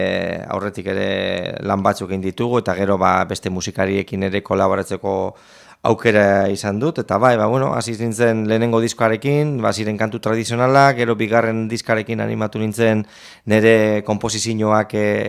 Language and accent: Basque; Portugalete, Basque Country, Spain; now in Sopela, Spain; Bai, izatez Portugaletekoa naiz, naiz eta orain ba, sopelan bizi naiz